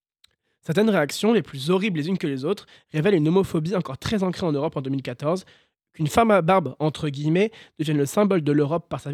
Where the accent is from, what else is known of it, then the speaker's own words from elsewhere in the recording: France; Déjà, en tant que Français, trouver des artistes autrichiens dont parler s'est révélé assez compliqué.